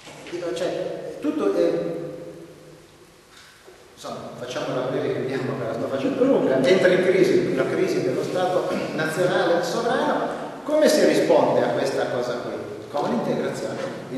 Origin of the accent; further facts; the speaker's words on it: Turin, Piedmont, Italy; born there; sono nato nel 50, la guerra, io particolarmente sono nato a Torino, mi ricordo le distruzioni, i bombardamenti a Torino